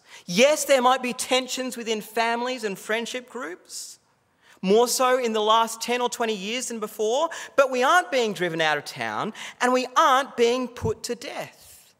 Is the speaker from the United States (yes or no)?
no; Australia; Treat Christianity as a cultural thing that we do as an Australian rather than who we are. See, I look at Australian Christianity